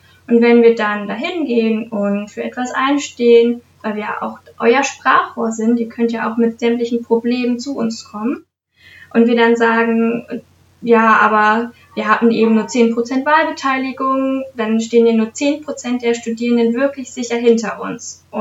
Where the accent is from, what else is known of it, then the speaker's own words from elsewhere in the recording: Hannover, Lower Saxony, Germany; Wie bereits erwähnt, komme ich aus dem Norden Hannovers.